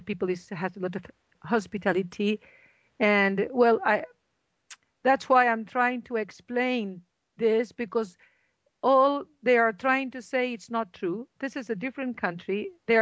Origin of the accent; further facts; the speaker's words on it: Mallorca, Balearic Islands, Spain; English is a second language; moved away as an adult; now in Libya; I am Spanish. I am from Mallorca, and I went to Libya about 5 years ago